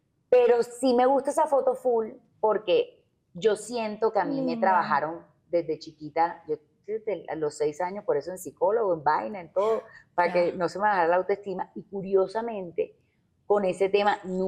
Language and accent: Spanish; Barranquilla, Atlántico, Colombia; Yo vengo de una ciudad complicada. O sea, a mí me encanta Barranquilla, yo soy súper barranquillera y orgullosa de ser barranquillera